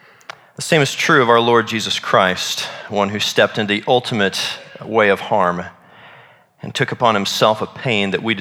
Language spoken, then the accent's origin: English; Kansas City, Missouri, United States; I'm from Kansas City, Missouri, and that's my home team.